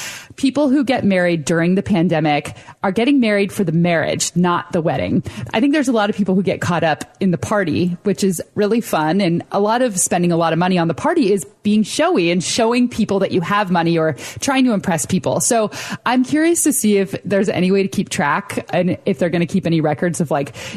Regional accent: United States; And in this country, especially where entrepreneurship is such a big deal as an American, that everything that has shifted.

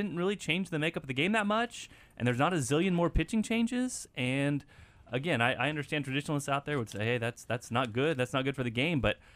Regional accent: Emporia, Kansas, United States; I remember I grew up in Emporia, so they would have the mini schedule, the pocket schedule

